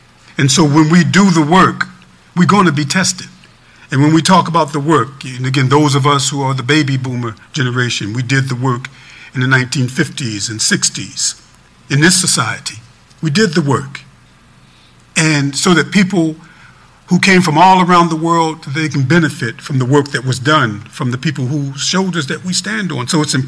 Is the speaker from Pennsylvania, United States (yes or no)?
yes; Chester, Pennsylvania, United States; I'm from Chester, Pennsylvania, and we had a reunion for our project.